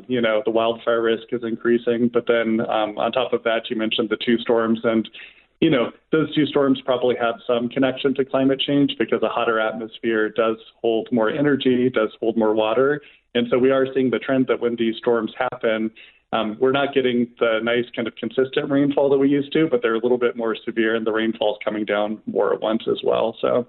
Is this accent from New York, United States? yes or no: no; Tucson, Arizona, United States; So I'm actually from Tucson myself. I grew up in Tucson. I'm a Tucson native.